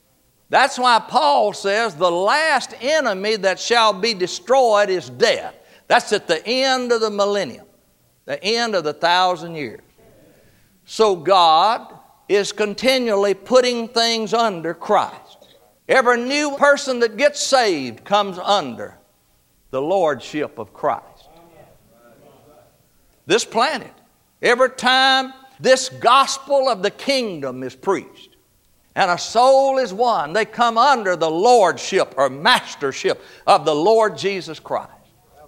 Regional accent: Balcomville, Louisiana, United States; Now, folks, I'm from Balcomville, Louisiana. That's out past the paper mill over the levee.

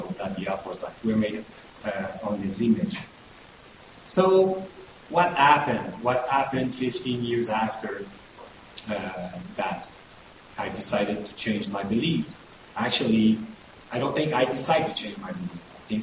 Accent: Montreal, Quebec, Canada; I'm from Montreal, Canada. I'm married now for 17 years

